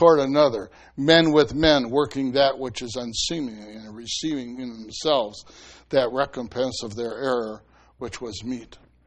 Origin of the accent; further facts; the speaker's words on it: Milwaukee, Wisconsin, United States; I was born and raised on Lake Michigan. I lived on the south side of Milwaukee. My parents' home was on a cliff above the lake, about 50 feet high.